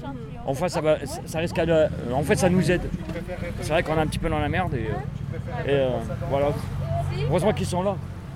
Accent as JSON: {"language": "French", "town": "Poitiers", "region": "Nouvelle-Aquitaine", "country": "France", "said": "Déjà, moi, je viens de Poitiers."}